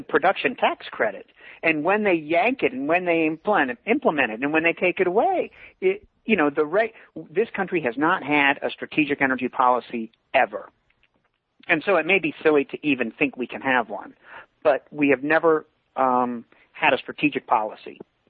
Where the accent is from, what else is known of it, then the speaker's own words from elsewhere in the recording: United States; as an American, I refuse to believe that.